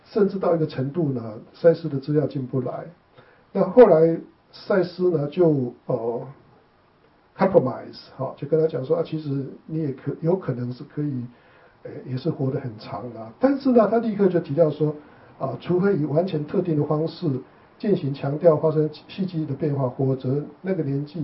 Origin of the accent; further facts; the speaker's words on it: China; 所以我们中国人常常会用大吉大利啦